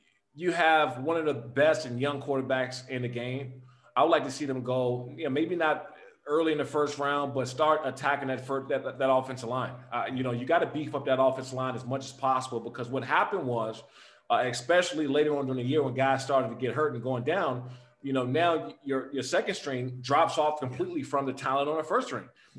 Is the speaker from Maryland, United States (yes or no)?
yes; Maryland, United States; my sophomore year at Frederick Douglass High School in Maryland, when I grew up in Prince George County, I knocked out four kids in one game, right?